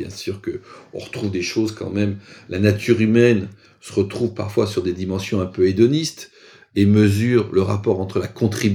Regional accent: France; en tant que français

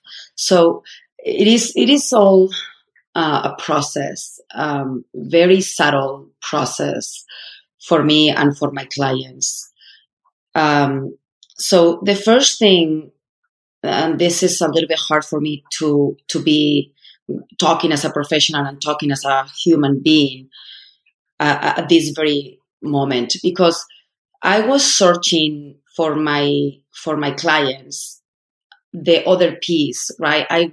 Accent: Madrid, Community of Madrid, Spain; I'm from Spain. I'm from Madrid. I was part of the elite.

